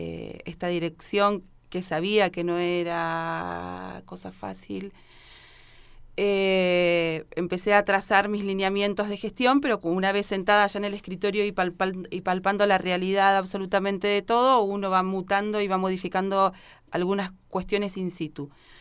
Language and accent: Spanish; Neuquén, Argentina; Nací en Neuquén, viví toda mi vida en Neuquén, elegí Neuquén para criar a mi hija que ahora está estudiando en Córdoba.